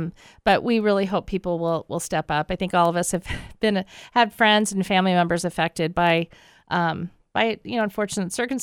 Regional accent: Holdrege, Nebraska, United States; I grew up in Holdridge, but we also ranch. Yeah, but we ranch in the Sand Hills, and the closest town is Nenzel, population 20.

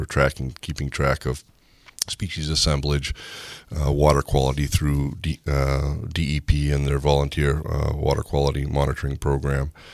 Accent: Gloucester, Massachusetts, United States; I grew up in Gloucester, Massachusetts. Lived there for 13 years.

